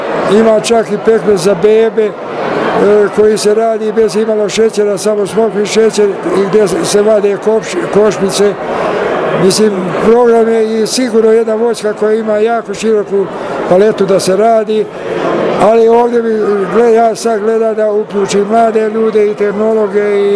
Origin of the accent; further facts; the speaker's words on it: Trebinje, Republika Srpska, Bosnia & Herzegovina; dolazim iz Trebinja, grada sunca, kamena, vina, čajeva, sira i lijepih žena.